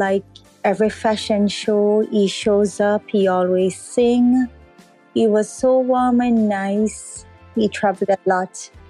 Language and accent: English; Old Harbour, Jamaica; I grew up in Jamaica, Old Harbor. My childhood was good.